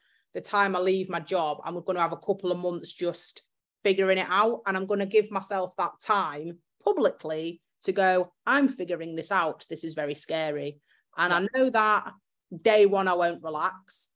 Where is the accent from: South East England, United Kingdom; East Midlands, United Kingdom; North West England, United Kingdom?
East Midlands, United Kingdom; No, I don't like Yorkshire. I'm from Lincolnshire.